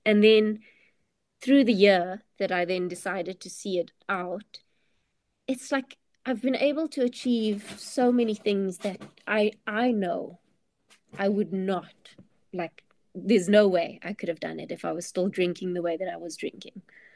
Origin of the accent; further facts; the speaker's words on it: George, Western Cape, South Africa; I'm from George, and we kind of like grew up thinking